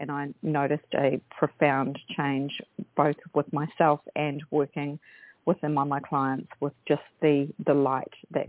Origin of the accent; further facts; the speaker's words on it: Bay of Plenty, New Zealand; also born or lived in Australia; I grew up rurally in the Bay of Plenty in a large family of five children, seven of us in total.